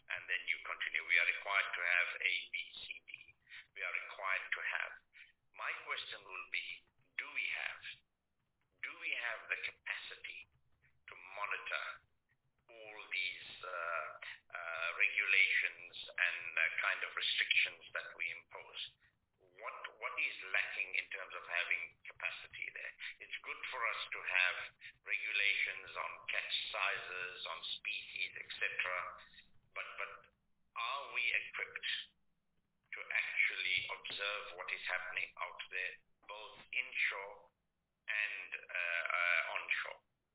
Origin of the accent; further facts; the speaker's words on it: KwaZulu-Natal, South Africa; as a young boy growing up in KwaZulu-Natal